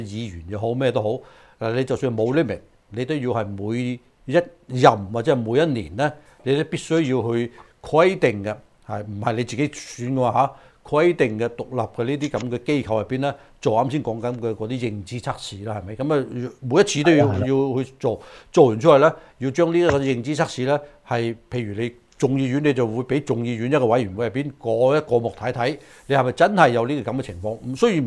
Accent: United States; 其實係要我哋美國人係需要知道嘅

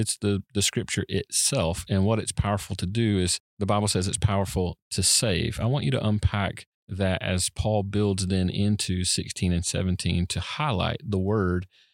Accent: Jacksonville, Florida, United States; I am from the Jacksonville area, and so it is a frequent thing when I visit home.

